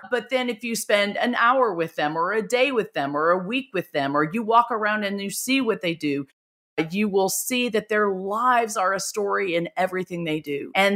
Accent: Laurel, Mississippi, United States; Laurel, Mississippi is my hometown, just like it's y'all's.

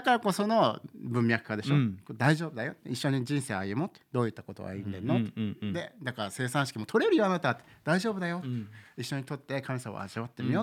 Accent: United States; なんか自分もやっぱアメリカで育ってるから

